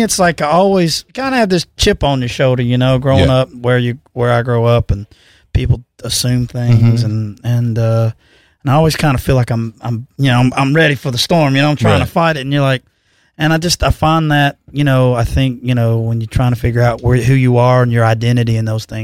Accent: Chelsea, Alabama, United States; now in Birmingham, United States; Well, I grew up in Chelsea, Alabama.

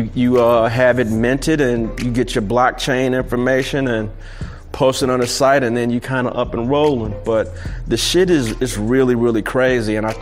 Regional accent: St. Louis, Missouri, United States; moved away as an adult; also born or lived in New York City; And so I came from St. Louis, which was slow moving like your boy, you know, and then I moved to New York City.

